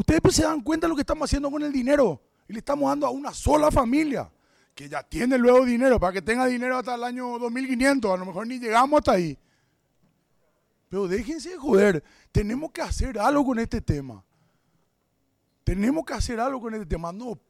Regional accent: Paraguay; Para que digamos que somos paraguayos

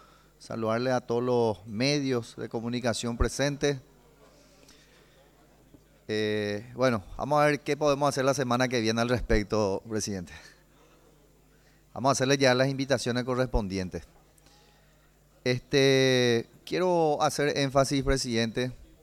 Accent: Paraguay; muchísimos avances como paraguayo que vamos a estar teniendo en el interior del país.

